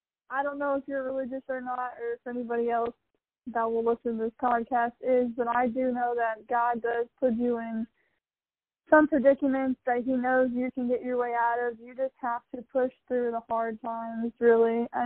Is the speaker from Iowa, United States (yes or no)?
yes; Iowa, United States; also born or lived in Illinois; Yeah, I grew up in Illinois, and then I kind of moved around a lot, and then I moved to Iowa growing up as a kid with my mom.